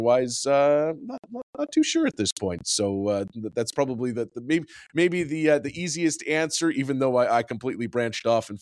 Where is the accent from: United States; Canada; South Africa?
Canada; Calgary, Alberta; I'm from Calgary, Alberta.